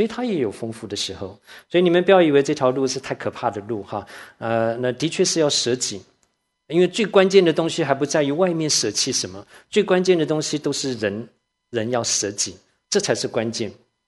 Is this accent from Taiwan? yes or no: yes; Taiwan; 我小的时候在台湾的时候